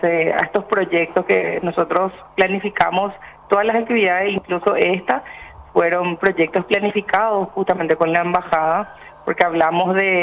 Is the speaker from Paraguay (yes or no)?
yes; Paraguay; se construye este género musical tan importante que nos identifica tanto como paraguayos.